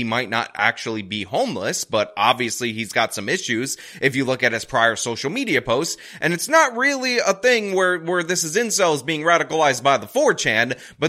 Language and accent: English; New York, United States; as a New Yorker and as a world-class detective